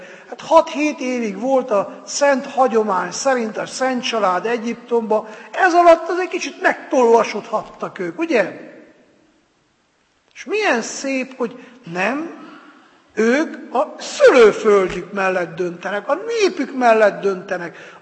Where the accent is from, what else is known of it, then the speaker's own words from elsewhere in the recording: Miercurea Ciuc, Harghita, Romania; Hát mondtam, hogy nekem Spéci Csíkszeredában van, mert ottan nőttem fel